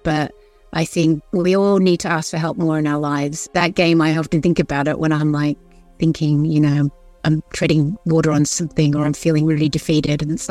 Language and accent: English; Australia; I'm Australian, I don't hang out in the snow.